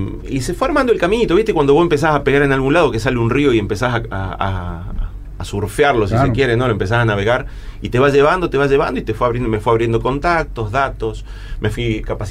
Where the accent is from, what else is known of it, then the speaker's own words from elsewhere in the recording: Rosario, Santa Fe, Argentina; Yo soy de Rosario, soy de la zona de Rosario.